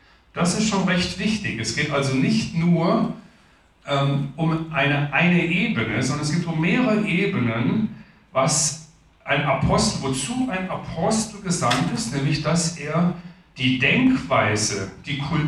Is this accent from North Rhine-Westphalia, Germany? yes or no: no; Bavaria, Germany; ich komme ja aus dem Allgäu.